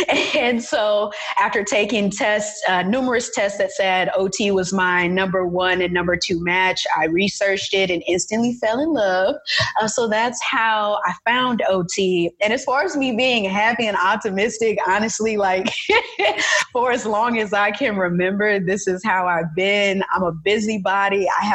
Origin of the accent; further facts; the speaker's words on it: St. Louis, Missouri, United States; I'm born and raised in St. Louis. This is my home. I'm 29 years old